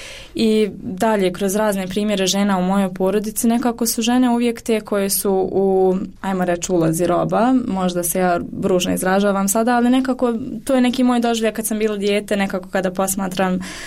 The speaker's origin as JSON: {"language": "Bosnian", "country": "Bosnia & Herzegovina", "said": "ja želim da kao žena uspijem u ovom poslu, pogotovo jer dolazim iz Bosne"}